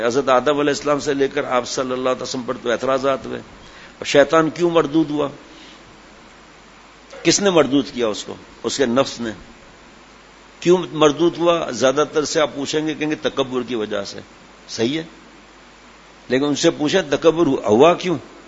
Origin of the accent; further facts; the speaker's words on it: Karachi, Sindh, Pakistan; born there; کراچی میں ہجرت کر کے، بابا میری پیدائش ہی کراچی کی